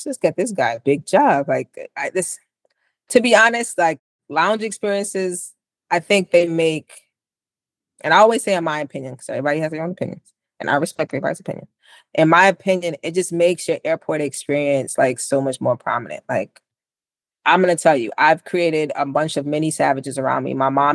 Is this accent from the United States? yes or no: no; Jamaica; I'm Jamaican.